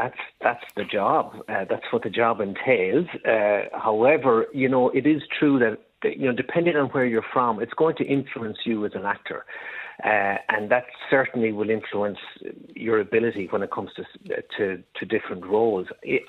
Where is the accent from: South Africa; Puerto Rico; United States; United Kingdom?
United Kingdom; Wales; And as a Welsh actor, if you look at the population of Wales compared to the population of England